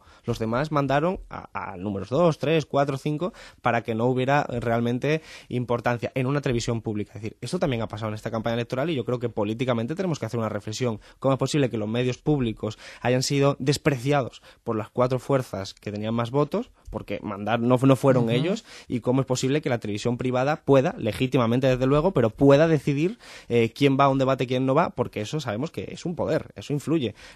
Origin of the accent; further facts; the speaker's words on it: Málaga, Andalusia, Spain; yo que además soy de Málaga